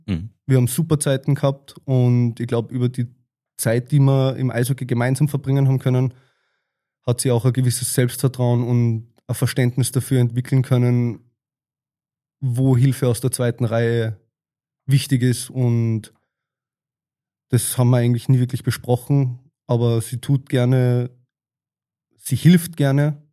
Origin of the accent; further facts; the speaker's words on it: Salzburg, Austria; born there; Ich bin nur in Pongau geboren. Meine Familie ist ursprünglich alle aus der Steiermark. Das heißt, wir sind Zugraste. Meine Eltern haben sich damals relativ jung mit einem kleinen Kind in Salzburg selbstständig gemacht.